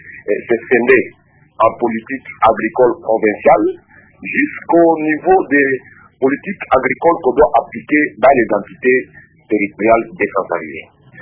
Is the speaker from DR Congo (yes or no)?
yes; DR Congo; il suffit ici de savoir que chez nous, en République démocratique du Congo